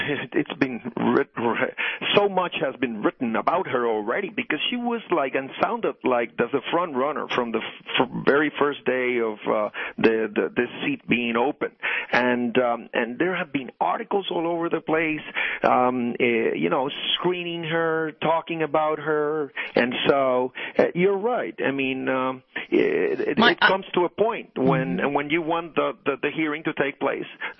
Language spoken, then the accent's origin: English; Puerto Rico; I mean, I represent 4 million Puerto Ricans living in the island, in this island in the Caribbean. We're all American citizens.